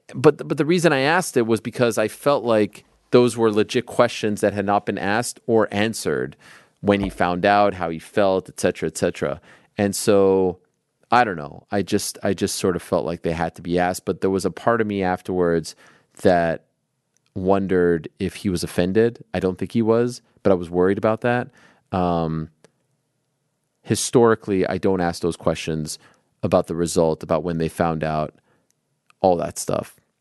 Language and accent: English; Canada; I grew up in Canada. I grew up watching TSN.